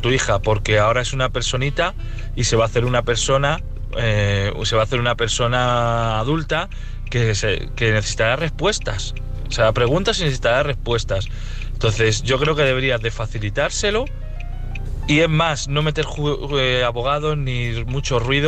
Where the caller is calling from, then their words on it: Valladolid, Castile and León, Spain; de Valladolid. Os voy a mandar otro audio porque he mandado uno muy largo.